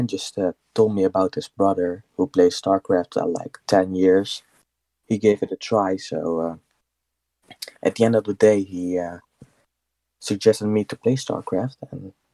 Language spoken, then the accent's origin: English; Netherlands; born there; English is a second language; I'm born in the Netherlands.